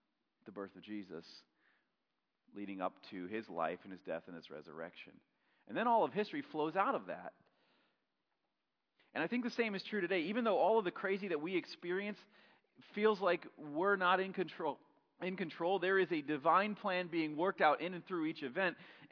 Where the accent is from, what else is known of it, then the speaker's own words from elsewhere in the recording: Walloon Lake, Michigan, United States; Mario didn't know I was from Walloon Lake, and Mario didn't know I was looking for a job.